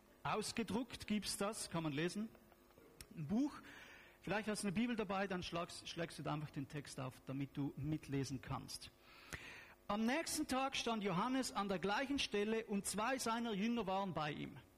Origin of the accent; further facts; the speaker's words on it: Switzerland; German is a second language; Wir sind Schweizer. Also, was ihr mich hier sprechen hört, ist nicht Schweizerdeutsch. Das ist mein Versuch, Hochdeutsch zu sprechen.